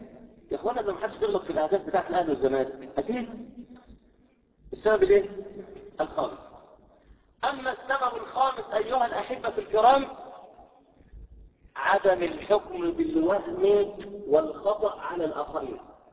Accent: Mansoura, Dakahlia, Egypt; انا من المنصوره على فكره برضه

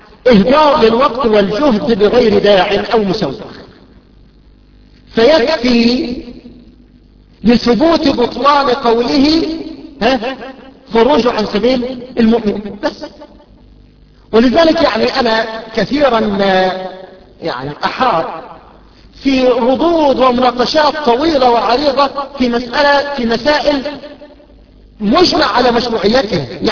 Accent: Egypt; باللغة العرف اللي هو يقول النقاب المشهور عندنا في مصر الايه؟

